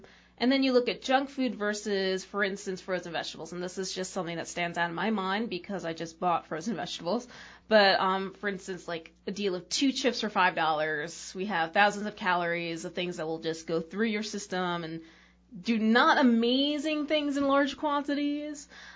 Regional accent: New York, United States; And I come from New York, so the comparison here, I'm not used to cheap vegetables.

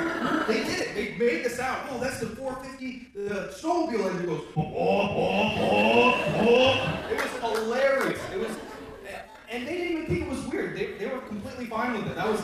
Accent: Kodiak, Alaska, United States; I grew up in Kodiak, so I'm just watching things on YouTube, like, whoa.

